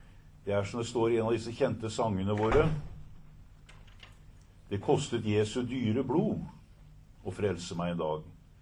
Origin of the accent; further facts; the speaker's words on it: Kragerø, Telemark, Norway; og jeg kommer fra Kragerø.